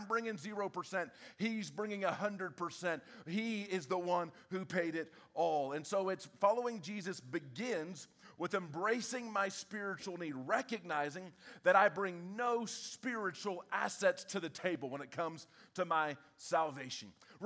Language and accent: English; the South, United States; Now, growing up in the South, you know, we talked about blessing.